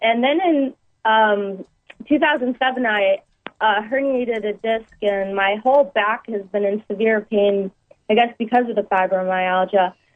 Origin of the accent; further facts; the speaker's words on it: Massachusetts, United States; I'm from Massachusetts.